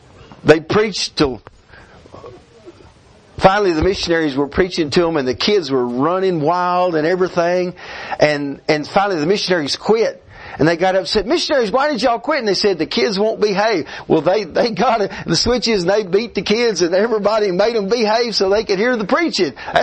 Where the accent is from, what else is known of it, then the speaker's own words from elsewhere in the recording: Texas, United States; And I said, I'm going to jail over here in Romania. And I said, I'm from Texas. I want to go home.